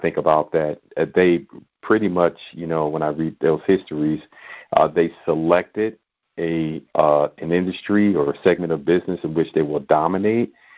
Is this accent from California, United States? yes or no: no; Atlanta, Georgia, United States; I'm from the Atlanta area.